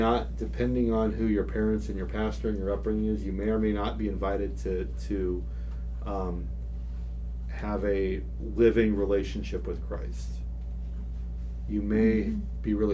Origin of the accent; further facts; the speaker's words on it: United States; Fireworks, blowing stuff up on the 4th, is part of my cultural heritage and tradition as an American.